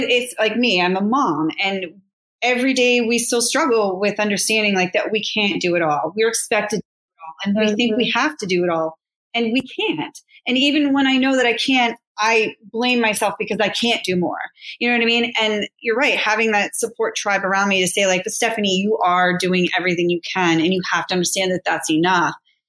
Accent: Pittsburgh, Pennsylvania, United States; now in New York, United States; And like, I know that because I grew up in Pittsburgh and, you know, I live in New York and it is night and day compared, right?

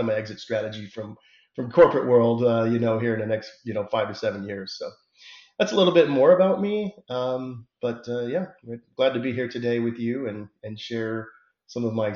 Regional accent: Houston, Texas, United States; So, yeah, I'm from Houston, Texas, originally. Grew up here

